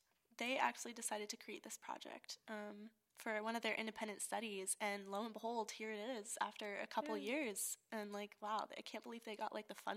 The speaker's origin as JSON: {"language": "English", "town": "Raleigh", "region": "North Carolina", "country": "United States", "said": "which I'm from Raleigh, North Carolina, if nobody figured that out."}